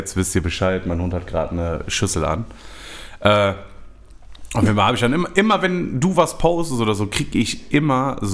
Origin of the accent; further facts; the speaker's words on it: Germany; ich bin Deutscher